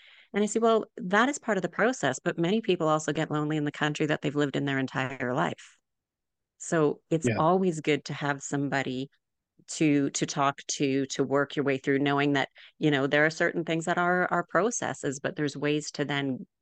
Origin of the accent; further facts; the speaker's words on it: Canada; moved away; I've lived now in 5 different countries, including my home country of Canada.